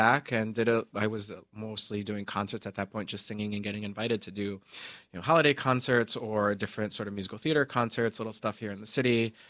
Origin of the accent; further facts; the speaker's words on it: Mexico City, Mexico; also born or lived in Tampa, Florida; So I was born in Mexico and in Mexico City. And we actually had two attempts to living in the U.S. The first time was in Florida, in Tampa.